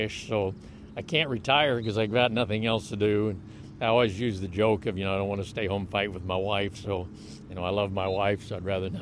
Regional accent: Chicago, Illinois, United States; For me, I came from Chicago, and integration and stuff like that for me was chapter 3 in my history book.

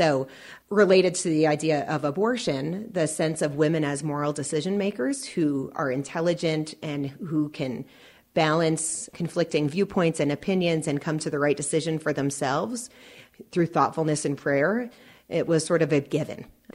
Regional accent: Connecticut, United States; also born or lived in Vermont / New England; I was born in Vermont, and I grew up in central Connecticut and also throughout New England.

